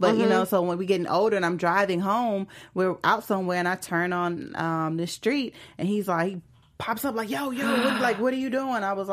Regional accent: Chicago, Illinois, United States; Sider, but the West Side.

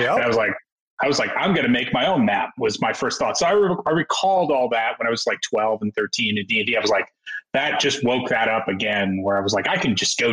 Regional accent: New York, United States; So, you know, I grew up in New York. I did a lot of work for the big two there, DC and Marvel.

